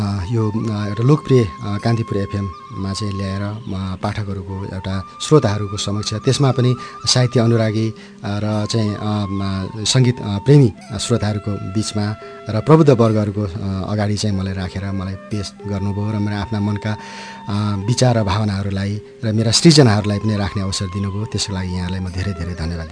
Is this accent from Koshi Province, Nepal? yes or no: yes; Taplejung, Koshi Province, Nepal; ताप्लेजुङको मेरो बाल्यकाल वास्तवमा रमाइलो नै थियो। हामीले चाहिँ गाउँमा बसिसकेपछि हाम्रो एउटा आर्थिक स्रोत भनेकै खेती हो